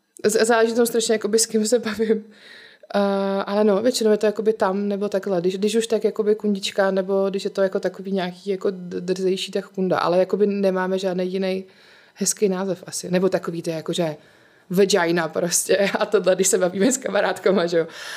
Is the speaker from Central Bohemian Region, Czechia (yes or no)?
no; Ostrava, Moravian-Silesian Region, Czechia; now in Prague, Czechia; to už asi zaznělo. Je mi 32, jsem původně z Ostravy, ale tady v Praze žiju už strašně dlouho.